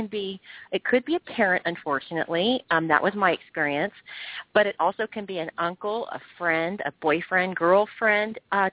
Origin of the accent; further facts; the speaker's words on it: San Ramon, California, United States; I mean, we live in a really nice neighborhood, and I grew up in San Ramon, and which is a wonderful community